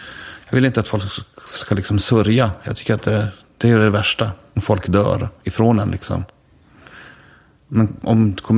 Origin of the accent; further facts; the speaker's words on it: Sweden; Att vi är svenskar och vi delar någon slags värdegrund och såna här saker.